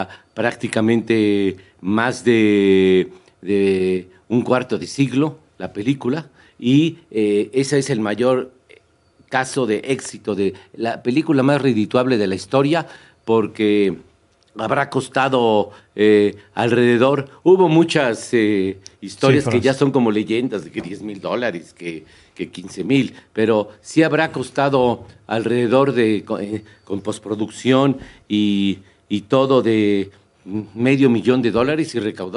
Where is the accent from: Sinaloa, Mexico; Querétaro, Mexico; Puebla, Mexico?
Puebla, Mexico; Yo soy de Puebla, a toda honra, y tuve un compromiso que ir ahí el viernes pasado.